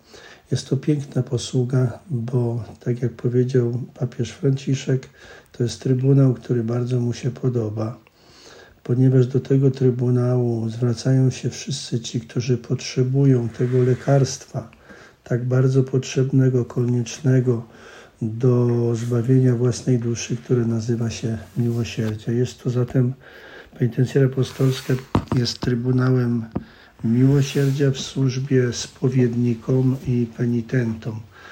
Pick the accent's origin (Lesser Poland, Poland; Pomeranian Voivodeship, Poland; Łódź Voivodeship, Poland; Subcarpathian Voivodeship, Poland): Łódź Voivodeship, Poland; w Sieradzu, w pobliskim, nie tak miasto nie tak odległe od mojej rodzinnej miejscowości, od mojej rodzinnej parafii.